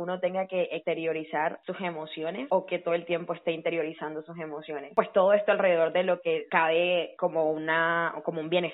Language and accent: Spanish; Mompox, Bolívar, Colombia; una invitada de mi tierra, de Mompox